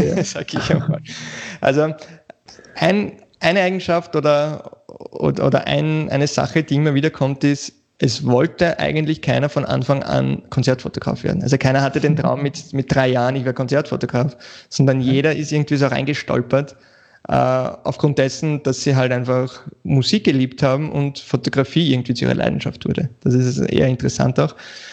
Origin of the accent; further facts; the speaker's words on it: Vienna, Austria; ja, ich bin aus Wien, die Amis wissen wahrscheinlich nicht einmal, wo das ist